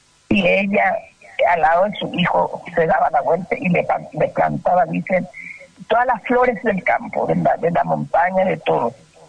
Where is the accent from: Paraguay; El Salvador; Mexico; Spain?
Paraguay; Yo soy muy paraguaya. Y a mí me interesa, yo vivo con la historia paraguaya.